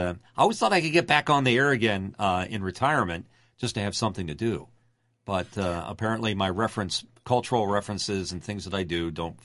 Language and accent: English; Philadelphia, Pennsylvania, United States; they were bringing me back to Philadelphia. So I said, wow, this is cool. I'm coming back to my hometown.